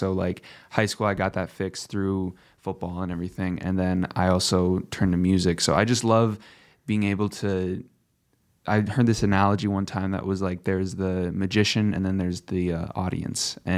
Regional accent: Sioux Falls, South Dakota, United States; moved away as an adult; now in Los Angeles, United States; all my life, I grew up in Sioux Falls and frequented, you know, different parts of the state and everything like that. And after high school, I moved out to LA to go to school

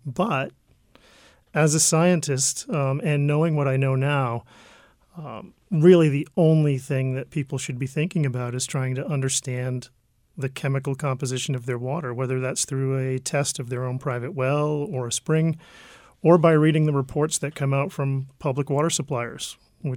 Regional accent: Exeter, New Hampshire, United States; I grew up in Exeter, where the jailhouse spring is located, and we made weekly visits to that spring

